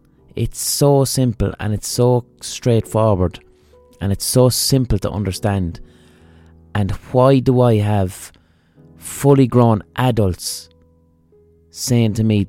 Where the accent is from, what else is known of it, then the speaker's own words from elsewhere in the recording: Limerick, Munster, Ireland; I'm from Limerick, lads, and things are a lot better now.